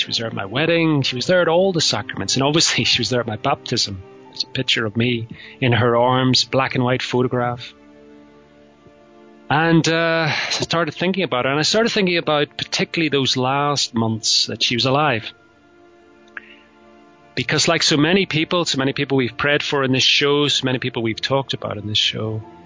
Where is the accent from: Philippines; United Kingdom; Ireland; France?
Ireland; I'm not in Ireland, although I'm Irish. I'm living away from Ireland.